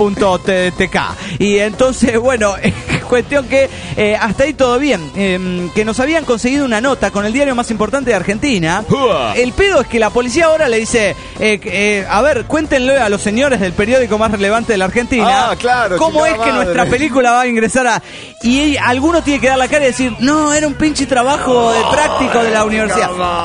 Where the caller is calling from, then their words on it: Ecatepec, State of Mexico, Mexico; soy de PEM de Catepec, México.